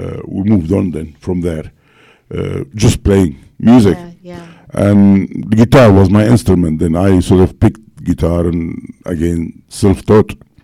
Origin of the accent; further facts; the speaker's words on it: Egypt; I was brought up in Egypt.